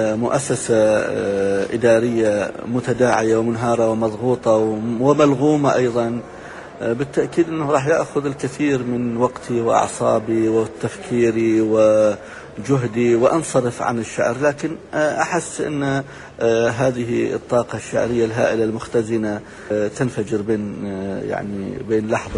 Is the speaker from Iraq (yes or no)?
yes; Iraq; born there; وحملت أيضا اسمي الذي ولدت فيه بالعراق إلى بلدي